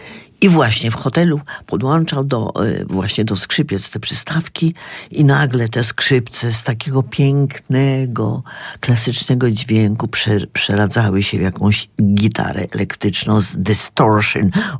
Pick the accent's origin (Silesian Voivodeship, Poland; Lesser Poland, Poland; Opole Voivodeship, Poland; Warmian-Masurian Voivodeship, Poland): Silesian Voivodeship, Poland; Bielsko-Biała; moved away as an adult; also born or lived in Switzerland; now in New York, United States; bo ja jestem ze wsi. Ja kocham przyrodę. Ja jestem Beskid Śląsko-Żywiecki, góry, Bielsko-Biała. No, kiedyś to była Straconka, a teraz jest dzielnicą Bielska-Białej. I ostatnie 2 lata przed wyjazdem do Nowego Jorku mieszkaliśmy w Szwajcarii.